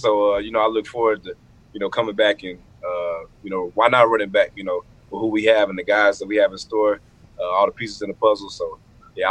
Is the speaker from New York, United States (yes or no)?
no; Dallas, Texas, United States; I'm from Dallas, Texas, you know, so I'll be back there soon